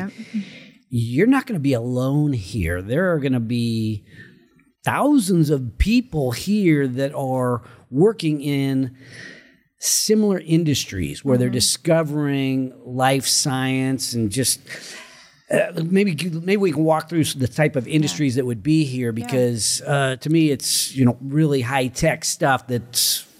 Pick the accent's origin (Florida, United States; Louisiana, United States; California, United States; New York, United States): California, United States; So it's Oak Park, and I'm from Placer County, so I'm not driving in and around this area all the time